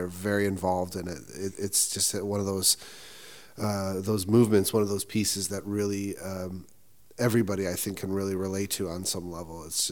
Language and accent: English; Buffalo, New York, United States; Buffalo's my hometown